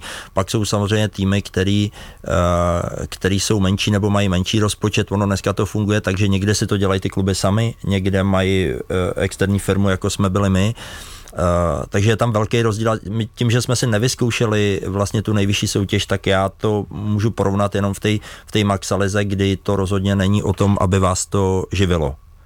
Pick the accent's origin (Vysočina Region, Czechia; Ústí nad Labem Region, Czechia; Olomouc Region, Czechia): Vysočina Region, Czechia; protože odsud pocházím z Pelhřimovska